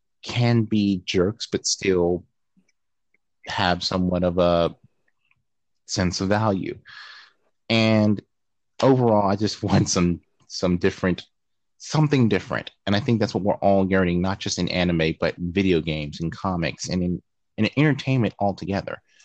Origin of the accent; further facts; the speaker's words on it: Pittsburgh, Pennsylvania, United States; Specifically, there's a convention that's going to be happening in my hometown. It's called Steel City Con, and they don't just do they don't just do comics; they do anime as well. And we also have a Japanese society in Pittsburgh as well.